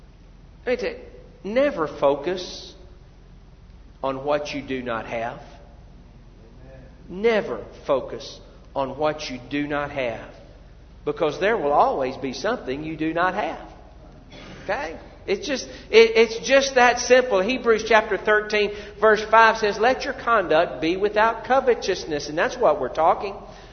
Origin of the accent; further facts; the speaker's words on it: United States; I'll be honest with you, I'm thankful I'm an American.